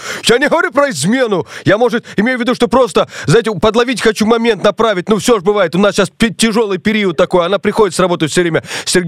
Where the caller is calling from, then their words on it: Moscow, Russia; я сейчас из Москвы вам звоню, потому что в командировке.